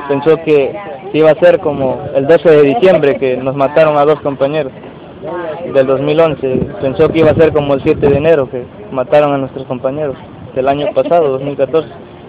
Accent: Mexico; somos ciudadanos mexicanos que queremos un futuro mejor para una familia

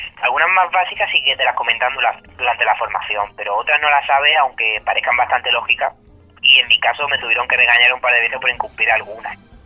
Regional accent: Marbella, Andalusia, Spain; also born or lived in Málaga; Yo de Málaga, nací allí y he vivido siempre en Marbella.

